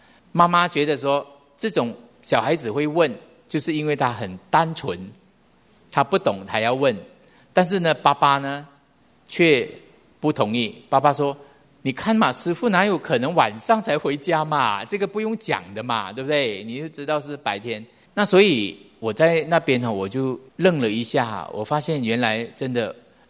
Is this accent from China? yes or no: no; Malaysia; now in Taiwan; 我经常台湾、马来西亚这样子飞嘛，所以我有时候我回到我家乡，再回来台湾